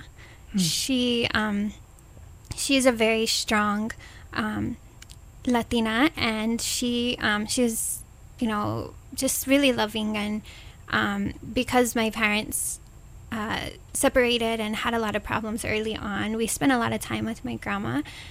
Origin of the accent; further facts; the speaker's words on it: Monte Vista, Colorado, United States; also born or lived in Denver / Greeley; I grew up in Colorado also. I grew up in southern Colorado in a town called Monte Vista.